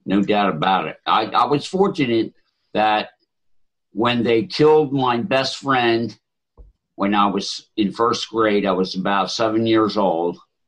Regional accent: Philadelphia, Pennsylvania, United States; born there; also born or lived in Delaware County / Arden, Delaware; I was born in Philadelphia in 1956.

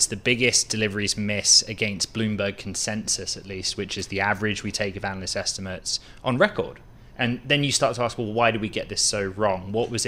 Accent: Fremont, California, United States; a new Model 3 in Fremont, my hometown in the Bay Area

